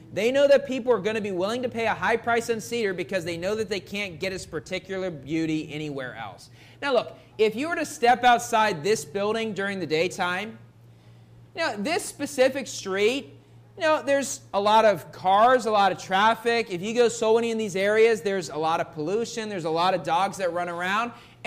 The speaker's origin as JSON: {"language": "English", "region": "West Virginia", "country": "United States", "tie": "born or raised there", "said": "I've been to old IFB churches that I grew up in West Virginia that were solid and good churches"}